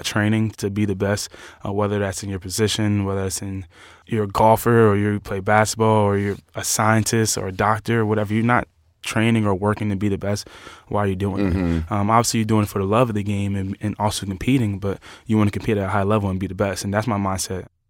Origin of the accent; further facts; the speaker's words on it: Pennsylvania, United States; also born or lived in Bronx; Yeah, so I was born in New York, born in Bronx, moved to Pennsylvania when I was like 5.